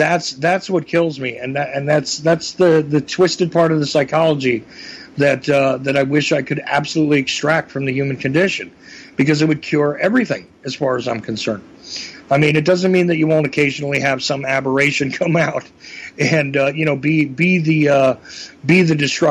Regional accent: Northeast, United States; I don't have a problem with name calling. I'm from the Northeast.

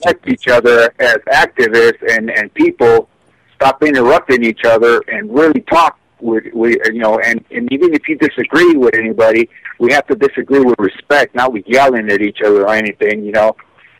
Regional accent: Acapulco, Guerrero, Mexico; Not in my hometown of Acapulco, but in my home state of Guerrero.

